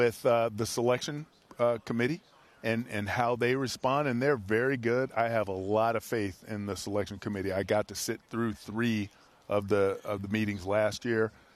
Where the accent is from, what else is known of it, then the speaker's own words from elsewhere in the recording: Oakland, California, United States; I grew up in Oakland. Oakland proper, California.